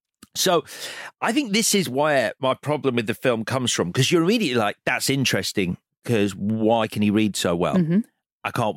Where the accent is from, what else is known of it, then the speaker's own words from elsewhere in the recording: Ireland; I'm Irish.